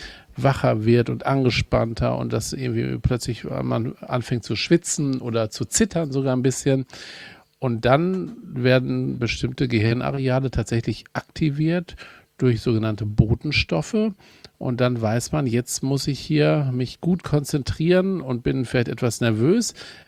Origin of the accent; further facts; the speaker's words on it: Kiel, Schleswig-Holstein, Germany; Du, ich bin Kieler sogar.